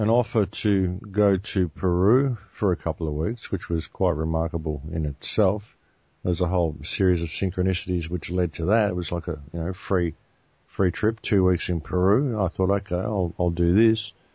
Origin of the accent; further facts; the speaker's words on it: Australia; I mean, I'm from Australia